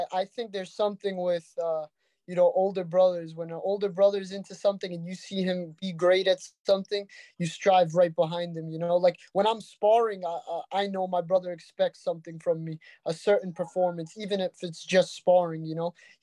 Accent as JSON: {"language": "English", "town": "Brooklyn", "region": "New York", "country": "United States", "said": "We're from Brooklyn, man."}